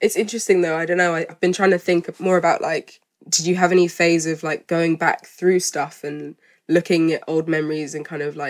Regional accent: Malawi; It literally just feels like exactly the same situation as me in terms of I'm from Malawi, so we're neighbours.

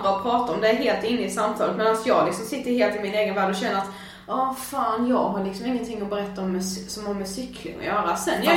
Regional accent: Karlshamn, Blekinge, Sweden; när vi flyttade hit och jag liksom verkligen insåg att okej, okay, jag har verkligen levt i en så trygg zon hemma i Karlshamn.

